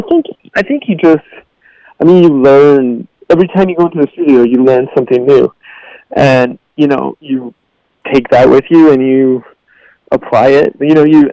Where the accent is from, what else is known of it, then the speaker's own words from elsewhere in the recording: Winnipeg, Manitoba, Canada; also born or lived in Toronto; I grew up in Winnipeg and I lived in Toronto for 10 years, and I moved back to Winnipeg right after we finished making Searching for Zero.